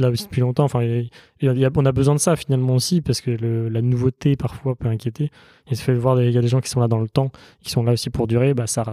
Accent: Cholet, Pays de la Loire, France; je viens de Maine-et-Loire, à Cholet.

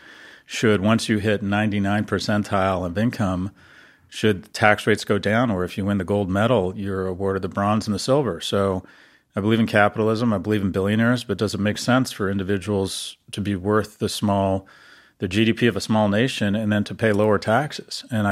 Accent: California, United States; born there; I was born in California in 1964, which was hitting the lottery.

